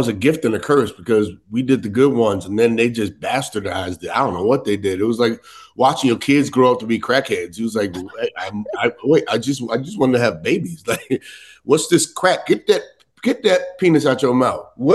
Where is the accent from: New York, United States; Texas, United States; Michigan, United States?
New York, United States; You know, we grew up in New York. New York is not so much color.